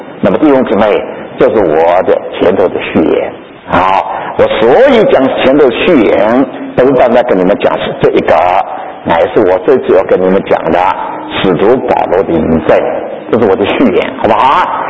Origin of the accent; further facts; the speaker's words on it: China; 都是我们中国人的气，身上气质有点不一样的啦